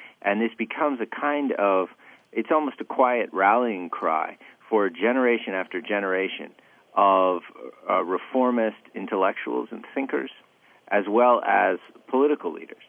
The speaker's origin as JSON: {"language": "English", "town": "Sacramento", "region": "California", "country": "United States", "tie": "born or raised there", "said": "I grew up outside of Sacramento, California"}